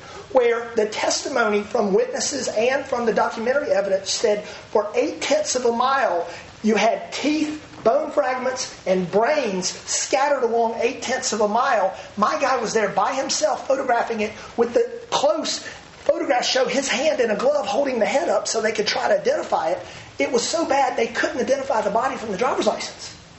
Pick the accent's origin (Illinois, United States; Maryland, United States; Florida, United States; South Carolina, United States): South Carolina, United States; You can do all the basic training in the world down at Parris Island. I'm from South Carolina.